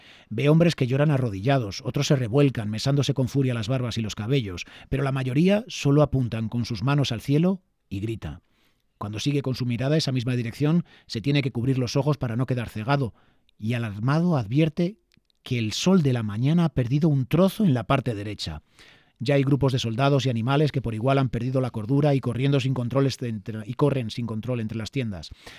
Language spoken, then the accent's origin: Spanish; Dueñas, Castile and León, Spain; por Dueñas, que es mi pueblo